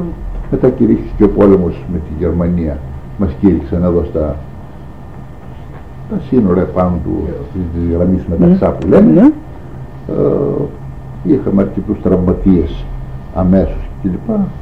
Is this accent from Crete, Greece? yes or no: no; Serres, Central Macedonia, Greece; born there